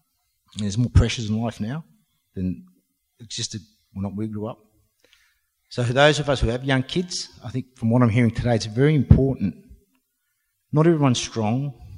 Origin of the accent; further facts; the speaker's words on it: Braybrook, Victoria, Australia; I grew up in total poverty in the western suburbs. I went to Braybrook High. We grew up around Braybrook.